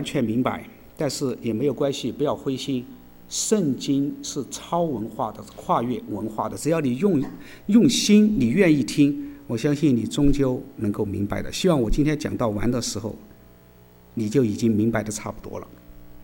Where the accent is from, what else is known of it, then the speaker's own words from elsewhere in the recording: Chengdu, Sichuan, China; 我呢是来自四川成都的，我太太也是来自四川成都的